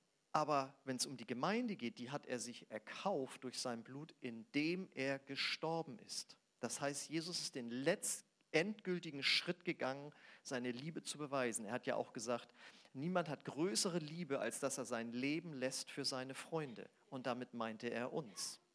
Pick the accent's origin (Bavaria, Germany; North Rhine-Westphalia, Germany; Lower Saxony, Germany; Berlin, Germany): Lower Saxony, Germany; Braunschweig; Ja, ich komme aus Braunschweig.